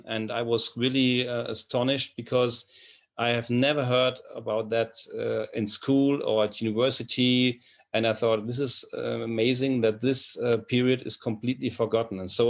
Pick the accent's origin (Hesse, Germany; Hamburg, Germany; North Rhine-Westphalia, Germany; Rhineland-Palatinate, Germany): Rhineland-Palatinate, Germany; Mainz; because I grew up in Mainz, directly beside an American housing area and American barracks.